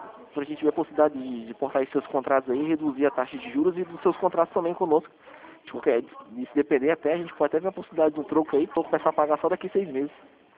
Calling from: Paraná, Brazil; Não, eu falo aqui da região metropolitana de Curitiba

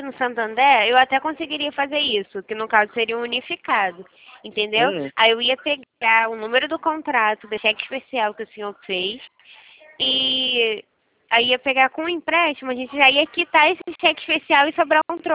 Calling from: Rio de Janeiro, Brazil; Eu tô falando daqui do Rio de Janeiro.

